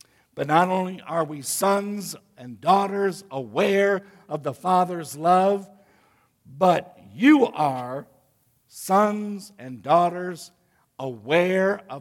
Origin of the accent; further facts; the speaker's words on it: Rockford, Illinois, United States; You know, we used to sing a little song growing up in Rockford, Illinois.